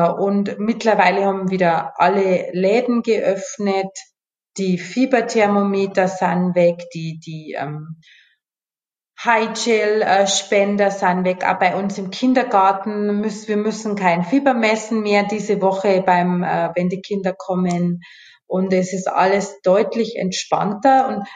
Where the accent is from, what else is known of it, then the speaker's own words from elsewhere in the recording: Bavaria, Germany; Also ich komme ja aus Bayern.